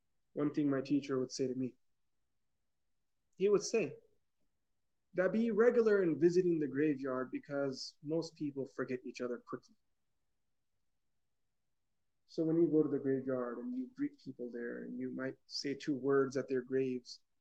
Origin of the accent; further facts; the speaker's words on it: Elizabethtown, Kentucky, United States; born there; Growing up, we were never part of a big Muslim community. I was born in Elizabethtown, Kentucky, right?